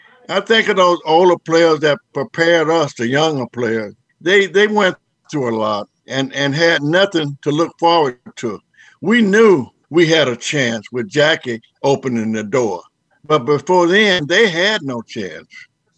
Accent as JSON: {"language": "English", "region": "Arkansas", "country": "United States", "said": "I'm from Arkansas, a little town in Arkansas."}